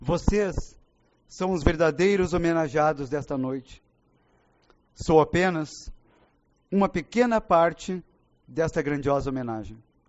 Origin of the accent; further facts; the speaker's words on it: Canoas, Rio Grande do Sul, Brazil; born there; Nasci em Canoas, como já mencionado, mas aqui cresci um pouco, né, vereador? Vivo